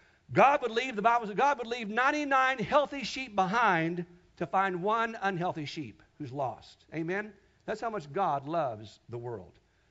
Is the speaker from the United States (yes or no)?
yes; Kansas, United States; my church I was raised at in Kansas called Faith Chapel.